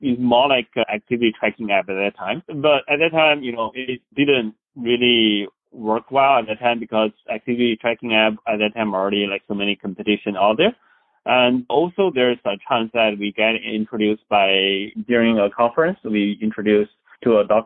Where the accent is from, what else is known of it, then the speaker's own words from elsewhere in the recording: Beijing, China; English is a second language; now in United States; I grew up in Beijing, China.